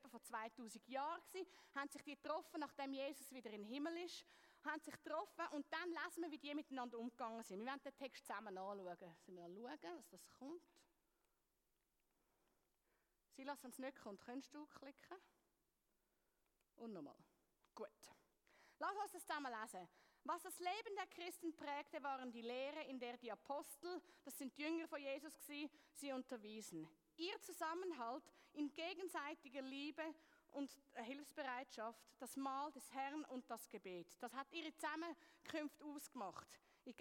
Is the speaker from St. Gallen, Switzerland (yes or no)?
no; Zurich, Switzerland; Ich bin ursprünglich aus Zürich, darum rede ich etwas schnell.